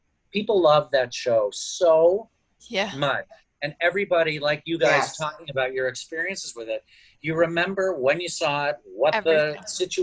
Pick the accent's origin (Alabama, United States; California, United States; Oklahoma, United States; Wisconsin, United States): Oklahoma, United States; Tulsa; growing up in Tulsa, Oklahoma, we weren't exposed to lots of musical theater in the 60s and 70s.